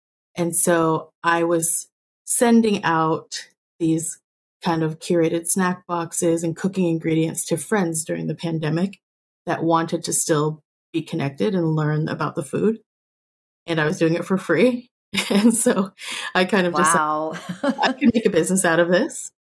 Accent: Seattle, Washington, United States; born there; Well, I was born in Seattle, Washington. And my parents actually didn't meet until they were both in Seattle.

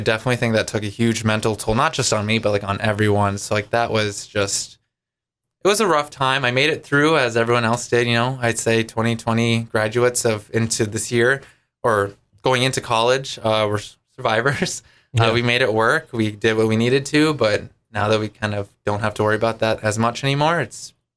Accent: Buffalo, Minnesota, United States; So growing up in Buffalo, it's kind of like, I'd say that kind of like last farm suburb before you start hitting the cities.

